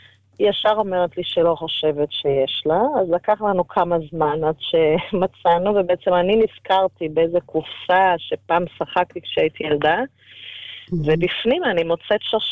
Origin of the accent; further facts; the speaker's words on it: Porto, Porto District, Portugal; ואני ואמא וסבתא שגדלנו בעיר בפורטו